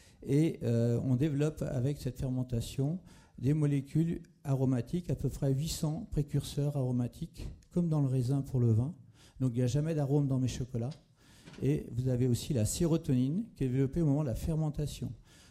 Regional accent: Nouvelle-Aquitaine, France; je leur dis, je viens du Poitou, avec mes grands sabots.

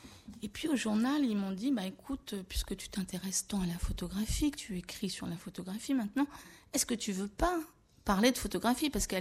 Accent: Senegal; J'ai une enfance africaine, j'ai grandi au Sénégal.

